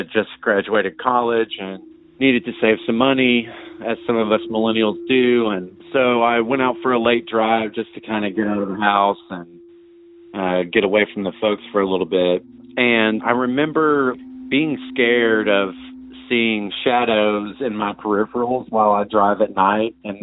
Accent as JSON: {"language": "English", "region": "Arkansas", "country": "United States", "said": "from Arkansas. I'm calling from the Ozarks at the moment."}